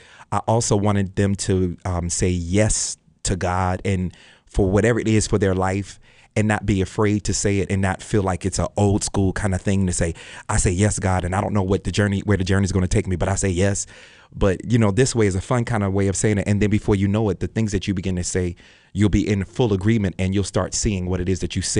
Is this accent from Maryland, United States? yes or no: yes; Baltimore, Maryland, United States; I'm from Baltimore originally, so I went back home to record to capture a piece of home.